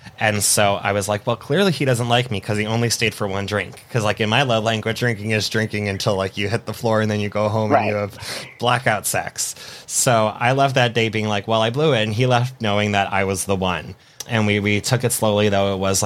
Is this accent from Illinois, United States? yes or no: no; New York, United States; I was moving from Long Island